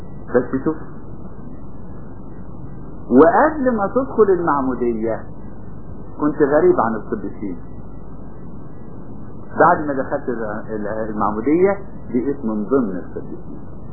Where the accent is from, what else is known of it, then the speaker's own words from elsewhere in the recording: Egypt; يمكن بتلاحظوا عندنا في مصر يقولك هذا الطريق لا يدخله الاجانب